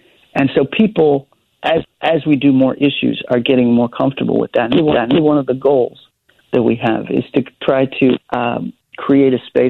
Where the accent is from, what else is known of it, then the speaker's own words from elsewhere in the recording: Oak Park, Illinois, United States; I'm from Oak Park, and so I'm well aware of the improv scene in Chicago.